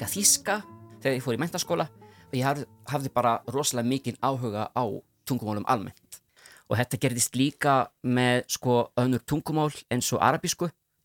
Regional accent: Sicily, Italy; Icelandic is a second language; ég fættist og ólst upp á Sikiley. Foreldra mínir eru bara 100% hérna Sikileyingar.

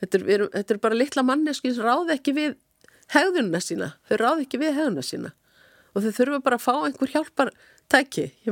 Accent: Akureyri, Northeastern Region, Iceland; eins og ég alast upp á Akureyri, þá þetta verið alltaf öðruvísi. Akureyri er bara, var náttúrulega svo lítil bær

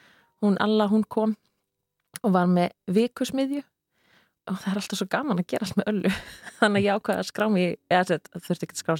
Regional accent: Akureyri, Northeastern Region, Iceland; þó ég ólst upp á Akureyri, þannig að það var nú oft alveg mikil vetur þar.

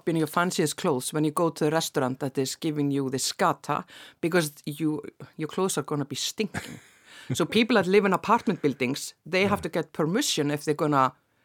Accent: Blönduós, Northwestern Region, Iceland; And I grew up in Blönduós, in the far north.

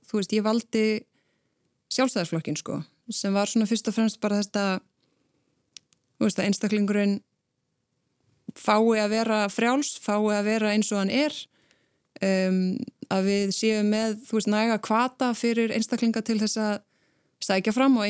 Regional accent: Akranes, Western Region, Iceland; Ég hérna var í Brekkubæðaskóla, eru tveir grunnskólar á Akranesi, ólst upp á Vestugötu. Og flutti svo bara þegar ég var 12 ára í eiginlega bara þar næstu götu

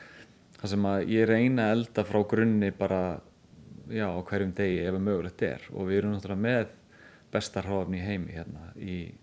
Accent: Grindavík, Southern Peninsula, Iceland; ég ólst upp í Grindavík, náttúrulega mikið sjávarþorp

